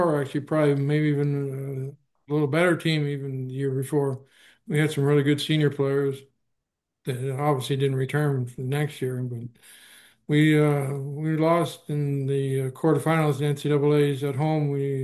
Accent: Kirkland Lake, Ontario, Canada; Growing up in Kirkland Lake, I was going to Denver University the whole time, Division One.

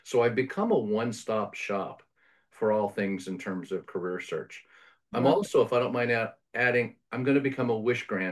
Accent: California, United States; Fun fact about me. I've lived on both coasts. I grew up in California, lived on both coasts.

